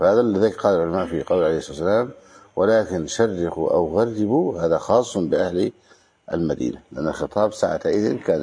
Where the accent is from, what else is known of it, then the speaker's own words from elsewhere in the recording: Egypt; يعني نحن الآن في مصر، في بلدنا مصر، حفظه الله من كل سوء وبلاد المسلمين